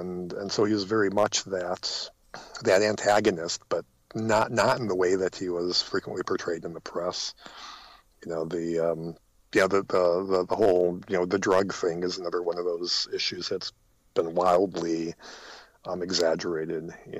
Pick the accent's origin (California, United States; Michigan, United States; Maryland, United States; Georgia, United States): Michigan, United States; Detroit; I'm originally from the Detroit area, so this is a period that's also of particular interest to me.